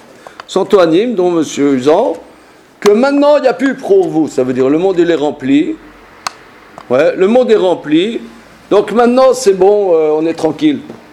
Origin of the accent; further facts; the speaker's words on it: France; born there; moi, je suis né en France